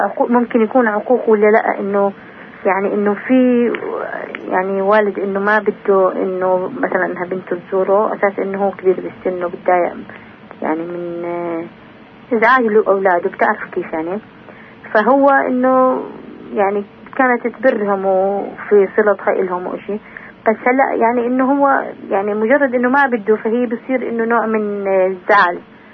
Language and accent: Arabic; Nablus, West Bank, Palestine; أنا من نابلس